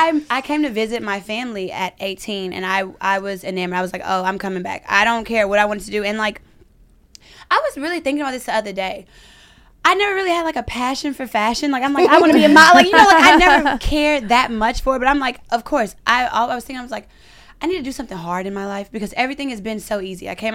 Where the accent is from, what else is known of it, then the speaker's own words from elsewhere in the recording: Baton Rouge, Louisiana, United States; moved away as an adult; I'm from Louisiana, born and raised, Baton Rouge. I moved out here at 22.